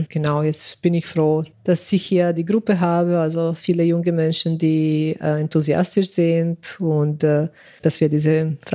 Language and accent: German; Serbia; moved away as an adult; also born or lived in Vienna; now in Magdeburg, Germany; also ich bin in Serbien geboren und aufgewachsen und dann zum Studieren, also nach dem Gymnasium nach Wien gezogen.